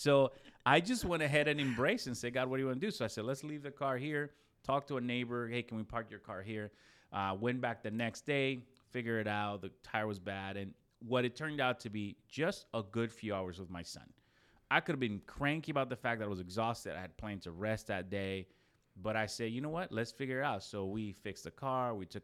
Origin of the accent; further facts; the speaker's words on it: Dominican Republic; moved away as an adult; now in United States; I lived 25 years in the Dominican Republic and 25 years in the U.S.